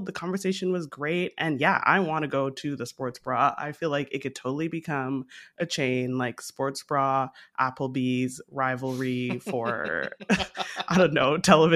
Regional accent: Toronto, Ontario, Canada; I mean, I'm Canadian, as we know, in Toronto

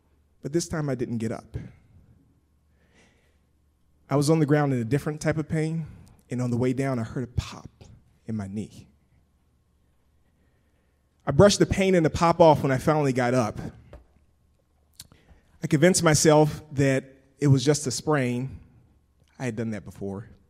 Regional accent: Pensacola, Florida, United States; I grew up in Pensacola, Florida, where Hall of Fame football players are born.

